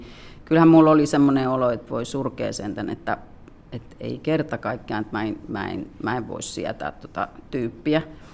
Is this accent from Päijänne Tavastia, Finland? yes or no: yes; Padasjoki, Päijänne Tavastia, Finland; also born or lived in Lahti / Jyväskylä; Mä oon Padassiolta kotosi ja mä muutin Lahteen aluksi. Sitten mä menin Jyväskylään opiskelemaan.